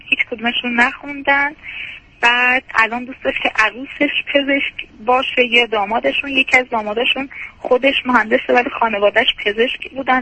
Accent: Isfahan, Iran; من اصفهانی هستم، ایشون هم ساکن اصفهان، هم 30 سال ساکن اصفهان هستم، اما اصالتا از شهر دیگه ای هم مشهد.

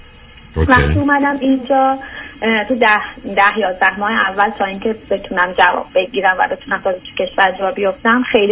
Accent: Iran; moved away; من 3 سال پیش کلا از ایران مهاجرت کردم. بعد 2 ماه توی ترکیه بودم،

